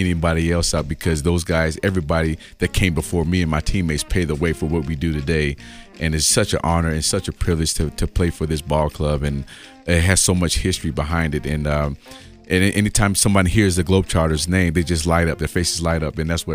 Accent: Las Vegas, Nevada, United States; So I do know about the snow, but I'm from Vegas.

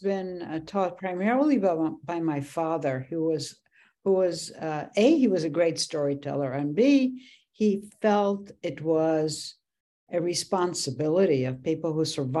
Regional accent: Poland; English is a second language; now in Israel; So when I came from Poland to Israel, and I can't think of two languages that are more different than Polish and Hebrew

